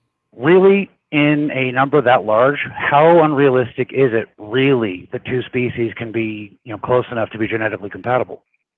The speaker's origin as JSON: {"language": "English", "town": "Denver", "region": "Colorado", "country": "United States", "tie": "born there", "said": "I was born in Denver, Colorado, in 1978, sir."}